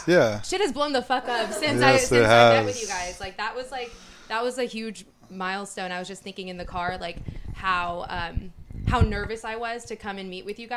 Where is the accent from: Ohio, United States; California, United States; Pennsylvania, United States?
California, United States; Sacramento; also born or lived in Bay Area; So I was born in the Bay Area, grew up in Sacramento, went to Loyola Marymount University.